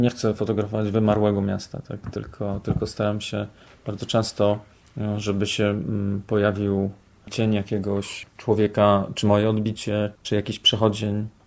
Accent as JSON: {"language": "Polish", "town": "Poznań", "region": "Greater Poland Voivodeship", "country": "Poland", "tie": "born or raised there", "said": "Urodziłem się w Poznaniu. Dzieciństwo spędziłem na Grunwaldzie."}